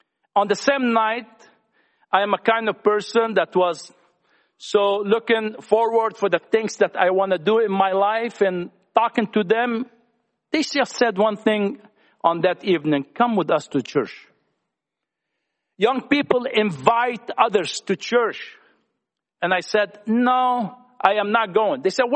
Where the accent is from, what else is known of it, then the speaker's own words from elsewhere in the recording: Lebanon; moved away as an adult; also born or lived in Brazil; I was born and raised in Lebanon. And I left home when I was young because of war. And I left to Brazil, lived my life.